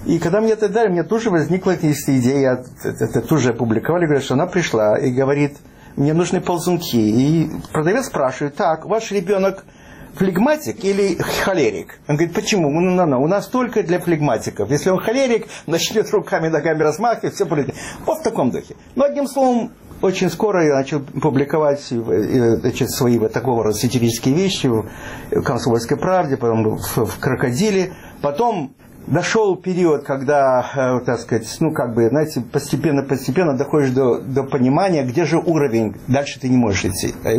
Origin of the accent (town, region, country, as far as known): Odesa, Odesa Oblast, Ukraine